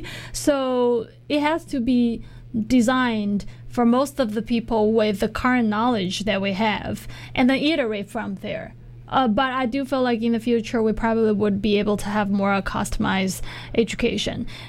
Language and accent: English; China; Maybe because I grew up in China with that educational system.